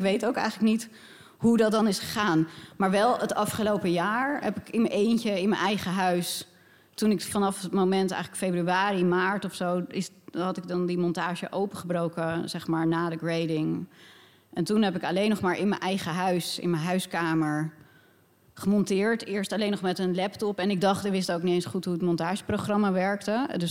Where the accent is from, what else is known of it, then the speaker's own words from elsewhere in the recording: Texel, North Holland, Netherlands; ik kom van Texel